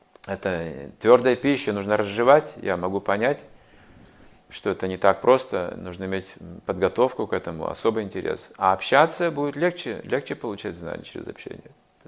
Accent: Russia; Потом он заметил меня, что я иностранец. Выяснил, что я из России.

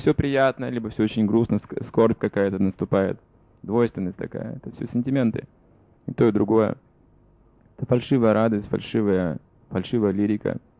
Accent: Russia; Мы же не понимаем английского. Мы приехали из России, гуру первый раз увидели, и там наушники.

